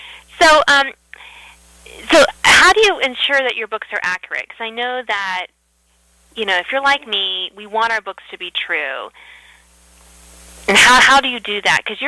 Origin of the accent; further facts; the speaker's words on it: Virginia, United States; I live in Northern Virginia, and I grew up in Southern Virginia